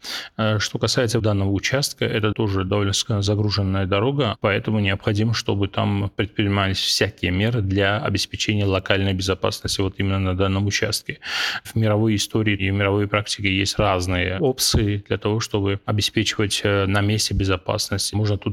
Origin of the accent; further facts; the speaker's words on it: Samtskhe-Javakheti, Georgia; Это дорога, соединяющая Грузию через Самсхаджавахэти, откуда я родом.